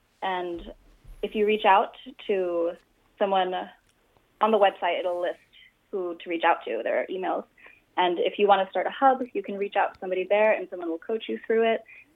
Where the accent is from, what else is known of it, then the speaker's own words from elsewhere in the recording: Florida, United States; I started volunteering about a year ago, and it was my hometown in Florida was hit by Hurricane Irma. And it was the first time that my hometown was given evacuation orders.